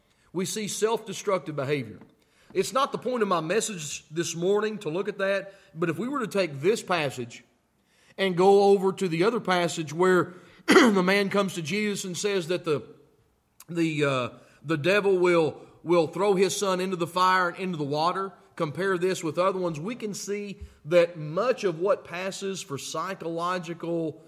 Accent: the South, United States; I'm from the South.

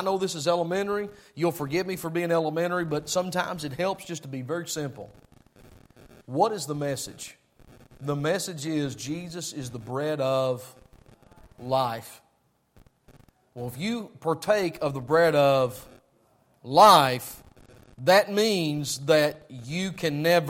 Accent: United States; born there; Thank God I was born here in the States.

